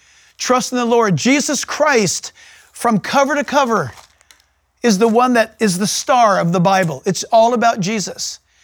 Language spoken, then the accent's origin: English; United States; It hurts me. I'm an American. But it hurts me to say it.